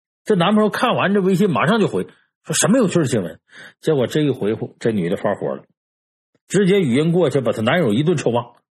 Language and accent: Chinese; China; 就我们中国人呢，有一个自古流传下来一个说话习惯